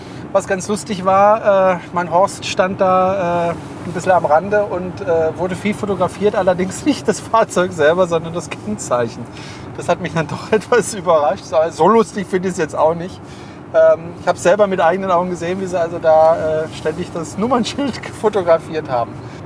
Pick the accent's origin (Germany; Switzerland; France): France; Ich bin Franzose, ich darf das.